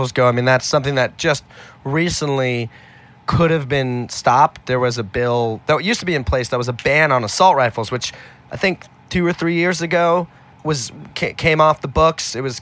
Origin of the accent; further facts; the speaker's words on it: Manhattan, New York, United States; born there; But I was born in Manhattan.